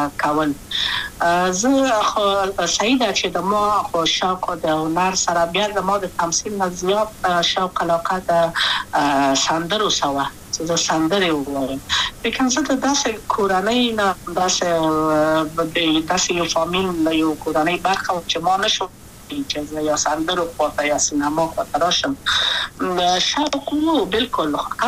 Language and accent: Pashto; Kabul, Afghanistan; also born or lived in Wardak; زه خو اصلا د وردګو ولایت یم، د پلار مې د وردګو ولایت ته خلک کېدلې، د کابل په تخته پل سیمه کې یم او لویا شویم کابل کې هم